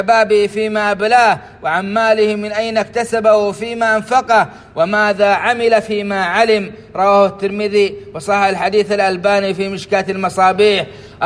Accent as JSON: {"language": "Arabic", "country": "Saudi Arabia", "said": "في بلادنا السعودية"}